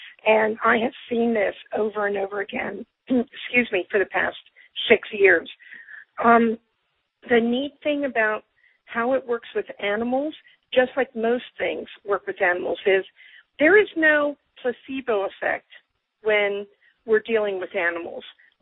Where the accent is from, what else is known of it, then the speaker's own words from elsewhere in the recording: Fredericksburg, Pennsylvania, United States; I'm from Fredericksburg, Pennsylvania.